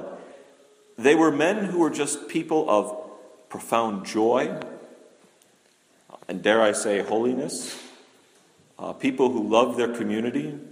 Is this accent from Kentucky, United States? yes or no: no; Las Vegas, Nevada, United States; moved away as an adult; now in Mount Angel, United States; growing up in Las Vegas in the desert, when I found out that I was going to be moving to some place that rained like 9 months out of the year, I thought it was great.